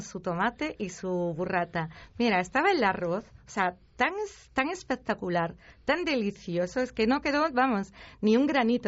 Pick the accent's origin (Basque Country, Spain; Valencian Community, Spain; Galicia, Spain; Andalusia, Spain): Galicia, Spain; A Coruña; no sé si es porque el jurado somos de Coruña y entonces somos más de Coruña